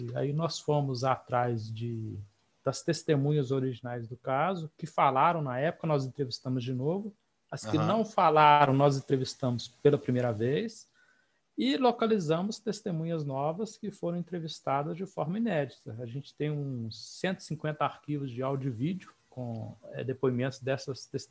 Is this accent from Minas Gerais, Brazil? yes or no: yes; São João del Rei, Minas Gerais, Brazil; Mas eu nasci e eu moro em São João del Rei, que fica a 200 quilômetros de Varginha.